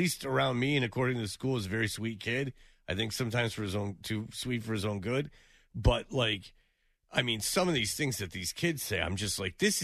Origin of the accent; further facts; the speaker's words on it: Farmington Hills, Michigan, United States; Oh, all right. I'm from Farmington Hills. How do you like that?